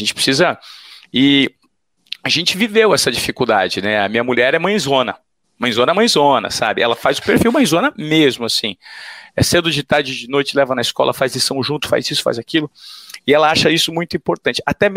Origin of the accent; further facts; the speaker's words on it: Presidente Venceslau, São Paulo, Brazil; Eu me lembro que eu fui criado em Venceslau